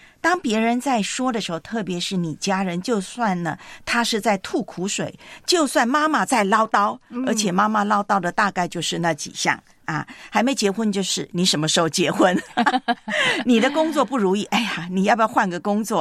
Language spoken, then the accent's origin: Chinese; Taiwan; 我记得很多年前在我的老家台湾啊